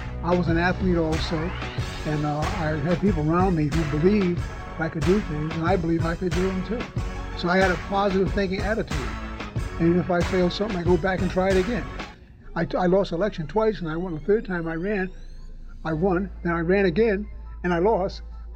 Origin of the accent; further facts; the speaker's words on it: Rhode Island, United States; Something about this place, just that I've been here, I was born here, you know, and I enjoyed it. I mean, I can go somewhere else, but I never can give up Rhode Island. This is my home base.